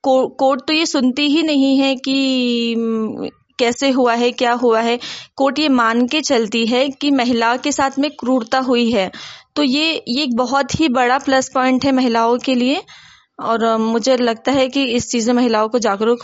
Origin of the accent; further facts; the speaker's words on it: Betul, Madhya Pradesh, India; और मैं बैतूल से हूँ।